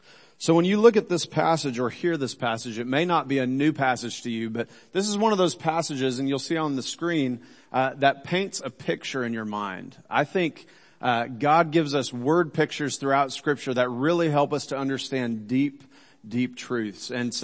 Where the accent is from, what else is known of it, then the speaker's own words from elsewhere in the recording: Kansas, United States; which is the farm where I grew up in Kansas. This is near Wichita, Kansas.